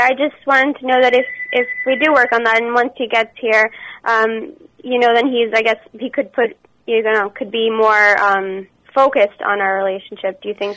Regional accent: Canada; I'm from Canada

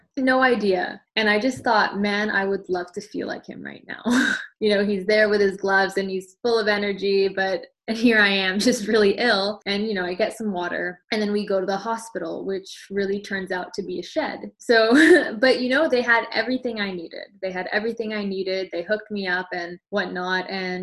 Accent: West Coast, Canada; So I grew up on the West Coast of Canada

